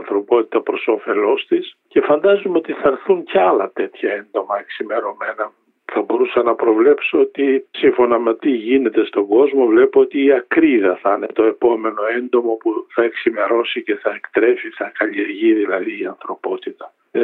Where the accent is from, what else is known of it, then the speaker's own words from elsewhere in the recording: Drama, Eastern Macedonia and Thrace, Greece; Να σας θυμίσω μια φορά από τη δικιά μου εμπειρία στο χωριό μου, στη Δράμα, που πήγαινα στο γυμνάσιο